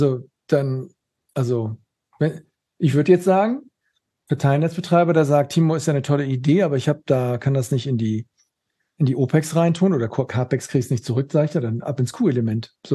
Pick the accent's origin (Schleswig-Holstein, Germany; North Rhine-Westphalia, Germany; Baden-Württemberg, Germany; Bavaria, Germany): Schleswig-Holstein, Germany; ich komme aus Schleswig-Holstein